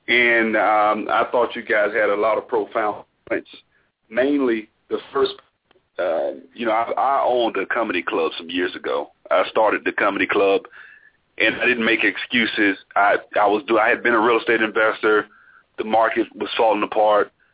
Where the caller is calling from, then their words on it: Alabama, United States; I'm calling from Alabama.